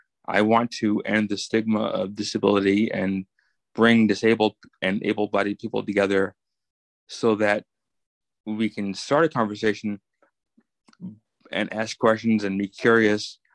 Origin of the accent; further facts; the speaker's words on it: New York, United States; now in Las Vegas, United States; I'm from New York, but I've been in Vegas for 20 years.